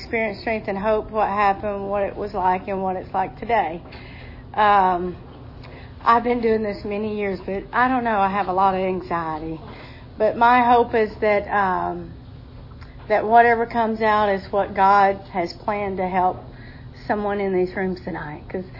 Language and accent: English; Cartersville, Georgia, United States; also born or lived in Rome; I was born in Rome. We grew up in the big city of Cartersville, Georgia, Bartow.